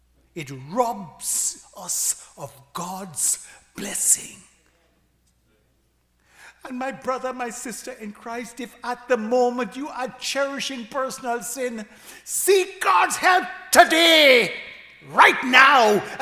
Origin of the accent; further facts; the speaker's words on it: Jamaica; I born in March, you know. March people. I'm from Jamaica, you know. Jamaica people.